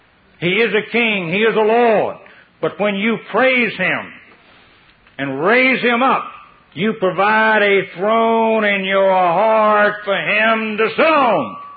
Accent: the South, United States; I was raised in the South, and I understand what that term boss means.

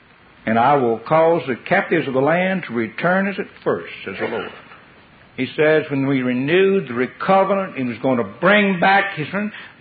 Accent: the South, United States; I was raised in the South, and I understand what that term boss means.

